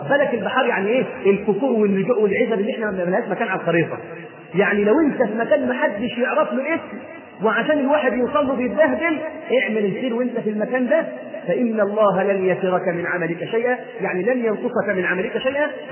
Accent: Egypt; واحفظ بلدنا مصر من كل مكروه وسوء

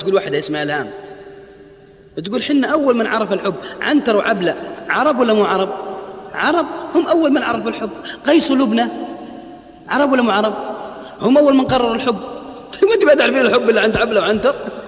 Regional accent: Al-Qassim, Saudi Arabia; أنا ماني من ديرتها وهي مين من ديرتي، هي في الرياض أنا في القصيم

